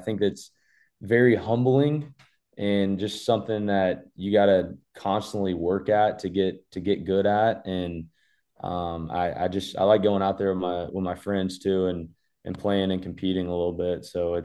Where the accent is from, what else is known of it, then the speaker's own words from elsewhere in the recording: Texas, United States; I mean, growing up in Texas, I mean, there was a lot of spots to do it.